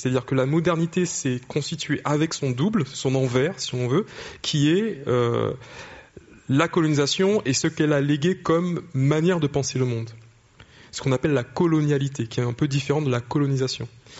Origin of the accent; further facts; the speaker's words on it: Martinique; moved away as an adult; je suis martiniquais. J'ai grandi, j'ai vécu en Martinique mes 18 premières années de vie. J'y vais chaque année, ma famille y vit encore.